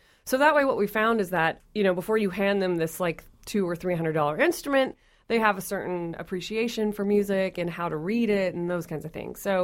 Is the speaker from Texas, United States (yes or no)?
yes; Texas, United States; and I'm from Texas. So band was El Sistema for us.